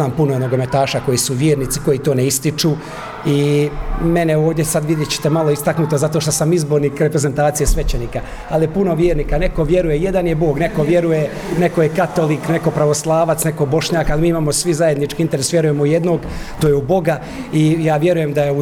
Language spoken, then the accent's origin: Croatian; Orašje, Federation of Bosnia and Herzegovina, Bosnia & Herzegovina; inače sam jel rodom iz Orašja